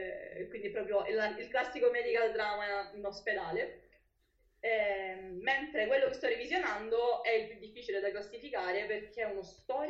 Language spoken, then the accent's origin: Italian; Sicily, Italy; perché io da siciliano non l'avevo fatto.